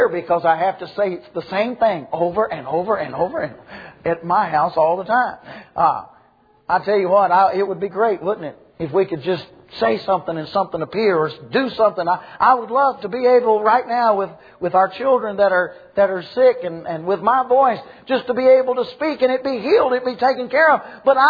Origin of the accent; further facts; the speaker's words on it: the South, United States; accent: strong southern accent